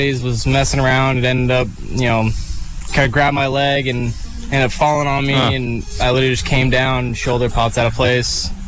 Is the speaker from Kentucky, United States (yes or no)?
no; California, United States; Like, I'm from California. We don't get that kind of cold.